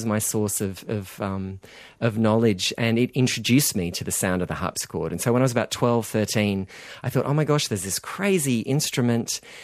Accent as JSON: {"language": "English", "region": "New South Wales", "country": "Australia", "tie": "born or raised there", "said": "So when I was a teenager growing up on the Central Coast, there was no internet."}